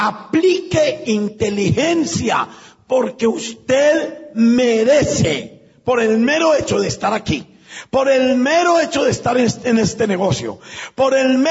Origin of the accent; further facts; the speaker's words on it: Colombia; Me paro yo aquí, que vengo desde Colombia, a dar una gran conferencia.